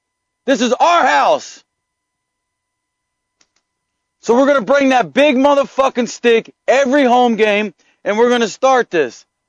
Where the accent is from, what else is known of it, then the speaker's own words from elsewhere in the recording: Winter Haven, Florida, United States; I said in the beginning, I'm from Winter Haven, so I'm never in Tampa that much.